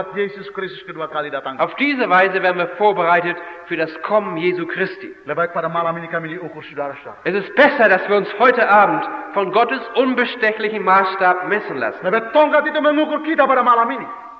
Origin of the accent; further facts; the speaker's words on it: Indonesia; Oft ist es so, dass bei uns in Indonesien vorne schöne Blumen blühen, vor Vorgarten.